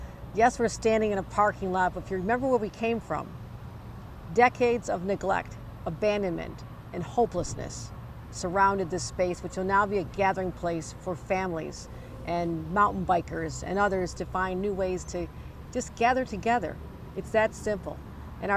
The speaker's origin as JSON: {"language": "English", "region": "New York", "country": "United States", "tie": "born or raised there", "said": "It's my hometown, and I'm delighted to be joined by you and also our colleagues in government."}